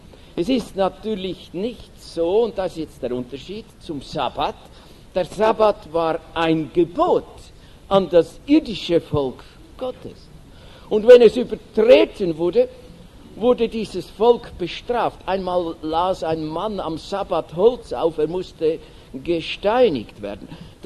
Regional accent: Wolfhausen, Zurich, Switzerland; in Wolfhausen, wo ich herkomme, gibt es ein kleines Häuschen neben dem Versammlungslokal.

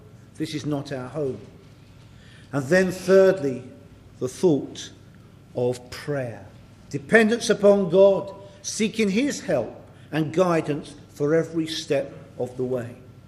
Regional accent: England, United Kingdom; And being English, I like to connect things up by putting the same capital letter in front of them.

